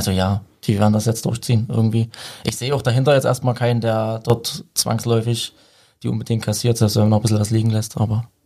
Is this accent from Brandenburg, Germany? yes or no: no; Dresden, Saxony, Germany; ich bin ja in Dresden aufgewachsen